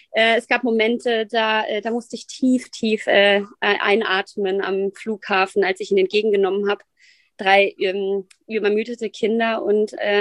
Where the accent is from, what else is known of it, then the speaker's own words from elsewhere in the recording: Dortmund, North Rhine-Westphalia, Germany; Dortmund ist groß dagegen, sage ich dir. Meine Heimat ist groß.